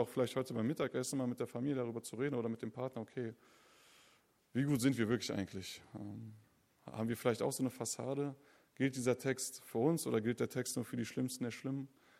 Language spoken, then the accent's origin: German; Wolfsburg, Lower Saxony, Germany; ich komme aus Wolfsburg. Das ist die schönste Stadt der Welt tatsächlich. Und bei uns in Wolfsburg dreht sich alles um Autos, um Volkswagen.